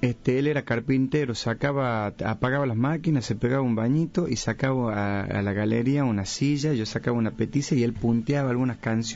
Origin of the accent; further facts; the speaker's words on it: Salta, Argentina; Y yo soy salteño, nacido y criado en Salta Capital